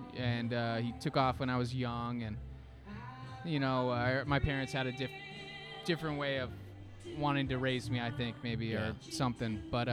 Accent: Alaska, United States; Born and raised in Alaska

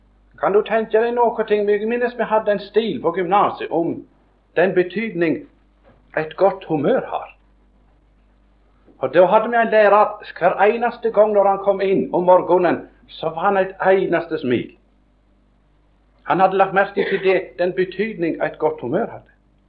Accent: Agder, Norway; Det var en av mine venner hjemme i Setesdalen

